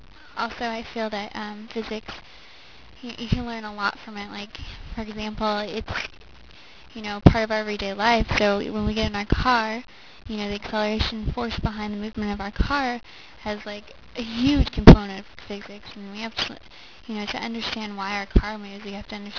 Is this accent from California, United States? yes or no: yes; Poway, California, United States; also born or lived in Riverside; I'm originally from Poway, California. I've lived there for the past 10 years. Prior to that, I lived in Riverside, California, which is probably about 2 hours north from here near the San Bernardino Mountains.